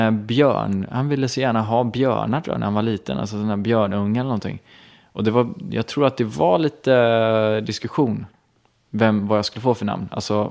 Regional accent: Romelanda, Västra Götaland County, Sweden; Men så där växte jag upp. I Romelanda, så det ser jag som min sådär... Ja, där växte jag upp på en gata med ganska mycket andra barn.

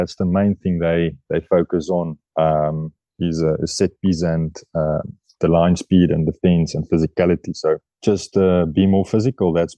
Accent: South Africa; now in France; but in my heart, I'm a South African.

